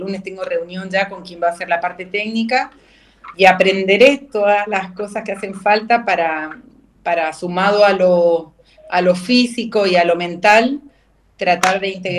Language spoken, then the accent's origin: Spanish; Potrerillos, Mendoza, Argentina; porque de chiquita siempre me crié en Potrerillos, en El Salto.